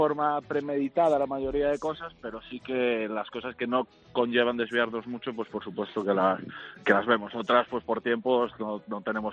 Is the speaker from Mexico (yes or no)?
no; Galicia, Spain; soy gallego